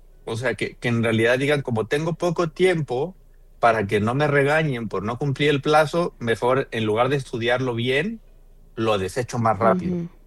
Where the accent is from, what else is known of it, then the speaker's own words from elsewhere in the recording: Oaxaca, Mexico; yo soy de Oaxaca, y en Oaxaca los juzgados federales están en la capital y en Salina Cruz, y no más.